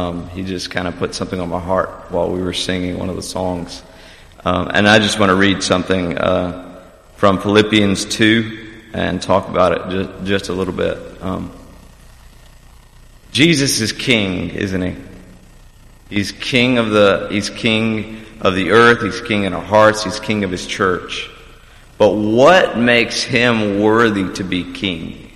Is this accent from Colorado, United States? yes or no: no; North Carolina, United States; Can you guess where I'm from by my accent? Close. Yeah, North Carolina. North Carolina, the home of pulled pork barbecue and all kinds of stuff.